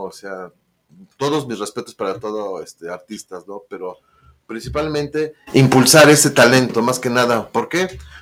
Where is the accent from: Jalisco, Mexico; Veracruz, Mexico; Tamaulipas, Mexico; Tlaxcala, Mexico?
Tlaxcala, Mexico; y sí, yo digo con mucho orgullo, soy de Tlaxcala, ¿no?